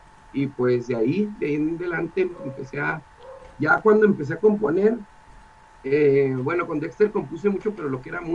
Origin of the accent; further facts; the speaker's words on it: Cuauhtémoc, Chihuahua, Mexico; also born or lived in Anáhuac; De Cuauhtémoc, pero nací en Anáhuac.